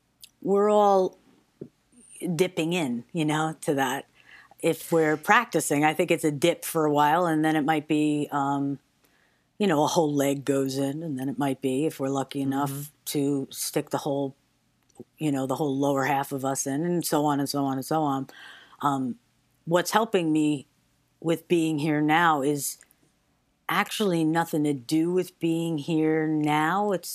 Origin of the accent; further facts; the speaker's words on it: New York, United States; And I mean, I'm from New York, man.